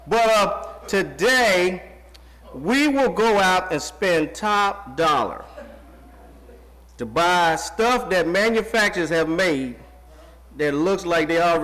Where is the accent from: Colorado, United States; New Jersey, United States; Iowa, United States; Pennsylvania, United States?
Colorado, United States; Denver; He's in my hometown. He's in Denver, Colorado today, preaching for the Brighton Church of Christ, one of the suburbs of Denver.